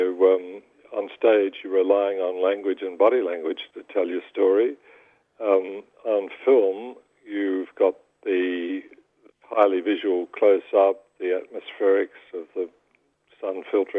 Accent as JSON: {"language": "English", "region": "Victoria", "country": "Australia", "tie": "born or raised there", "said": "I grew up in Victoria as a supporter of AFL"}